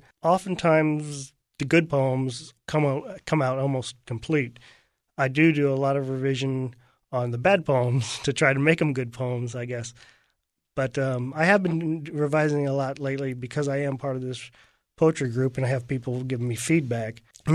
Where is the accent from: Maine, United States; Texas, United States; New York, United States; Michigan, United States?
Texas, United States; Houston; moved away as an adult; now in Dayton, United States; Okay, well, I'm from Texas. I was born in Houston, and I practiced law in Houston for about 15 years. I moved to Dayton probably about 2 years ago.